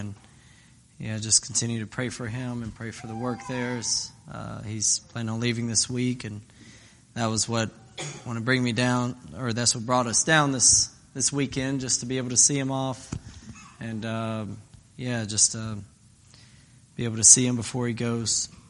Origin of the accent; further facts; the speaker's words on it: Alabama, United States; I grew up in South Alabama.